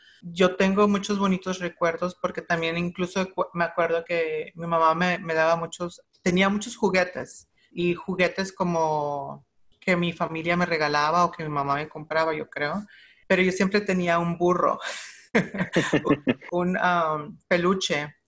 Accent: Los Angeles, California, United States; born there; Yo nací en el White Memorial en East LA, un marzo 11 del 89. Mis padres son mexicanos de Oaxaca. Los dos son del mismo pueblo.

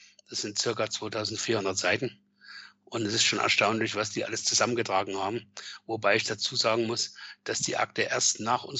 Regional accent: East Germany, Germany; moved away; nach dem Mauerfall, bin ich das erste Mal wieder rübergefahren und konnte meine alte Heimat wiedersehen.

